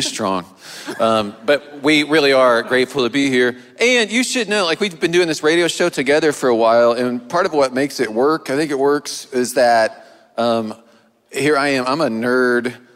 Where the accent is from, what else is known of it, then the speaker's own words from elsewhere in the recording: Midwest, United States; I'm from the Midwest, you know, so we call it passive-aggressive church.